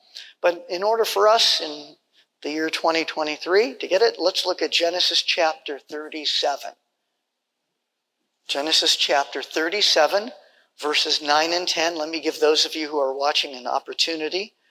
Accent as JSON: {"language": "English", "region": "California", "country": "United States", "lives_now": "Washington, United States", "said": "I'm from California, but I moved up to Washington State."}